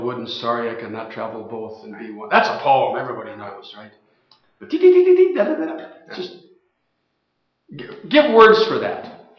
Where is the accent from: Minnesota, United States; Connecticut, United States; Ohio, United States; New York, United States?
Minnesota, United States; And I grew up in Minnesota. The son of full-blooded Norwegians